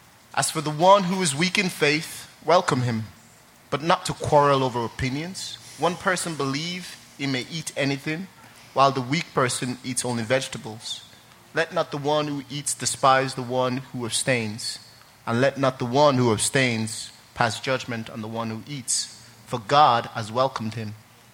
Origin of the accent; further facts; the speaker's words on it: Ireland; I'm from Ireland. Originally, my parents are from Nigeria, but I grew up in Ireland. Been in Ireland like 17 years, so I kind of grew up there, you know, did everything from there. But what it was I grew up in a Muslim home.